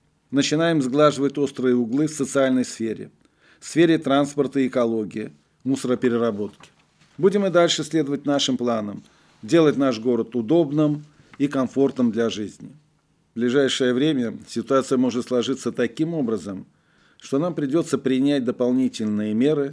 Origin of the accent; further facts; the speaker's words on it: Saint Petersburg, Russia; Мы, настоящие петербуржцы, не бросаем мусор мимо урны